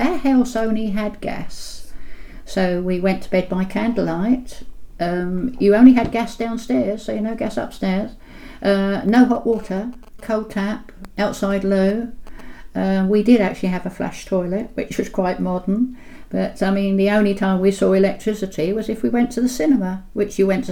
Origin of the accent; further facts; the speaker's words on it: St Albans, East of England, United Kingdom; born there; I was born in St Albans anyway, but I moved into Bardwell Road in the early 1940s. I must have been about six at the time, five or six.